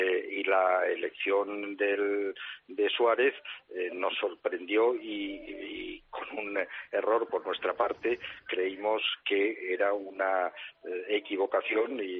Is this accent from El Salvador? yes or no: no; Spain